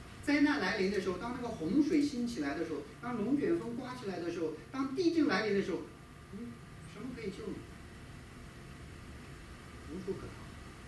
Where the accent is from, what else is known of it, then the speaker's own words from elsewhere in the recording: China; 那对我们中国人来讲，我们觉得以前生活不好是因为什么呢？因为没有钱嘛